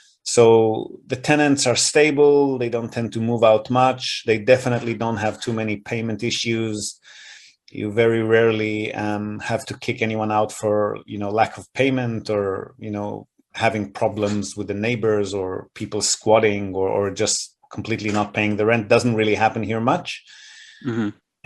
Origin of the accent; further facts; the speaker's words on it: Israel; I grew up in Israel